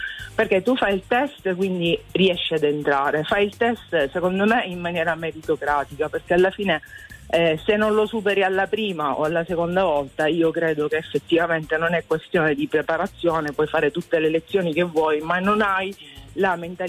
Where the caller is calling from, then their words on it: Turin, Piedmont, Italy; Sì, ci sono da Torino, buongiorno.